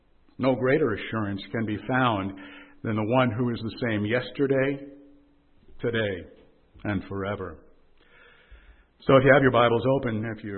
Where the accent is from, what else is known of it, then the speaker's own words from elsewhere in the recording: New York, United States; My wife and I grew up on Long Island.